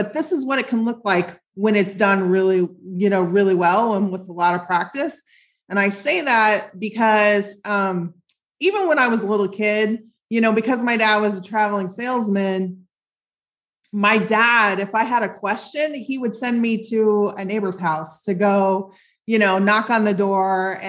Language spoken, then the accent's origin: English; Midwest, United States; I'm from the Midwest. My dad was a traveling salesman